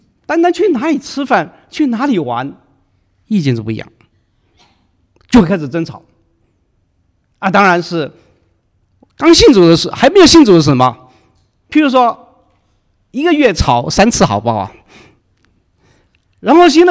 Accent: Guangdong, China; 我是广东人，不吃辣的

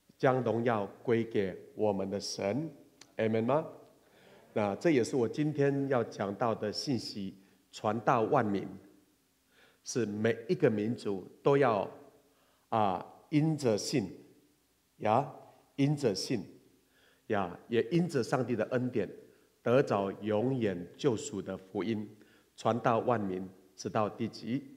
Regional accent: Taiwan; 我是台湾的原住民高山族以前有人叫我们山地人

